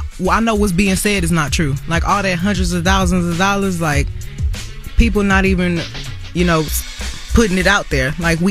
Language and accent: English; Houston, Texas, United States; I mean, you know, I'm from Houston.